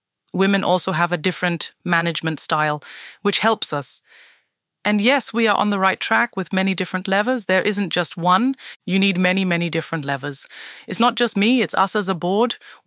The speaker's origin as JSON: {"language": "English", "town": "Heidelberg", "region": "Baden-Württemberg", "country": "Germany", "lives_now": "Austria", "said": "I come from Germany, born in Heidelberg, but married to a Bavarian for more than 25 years."}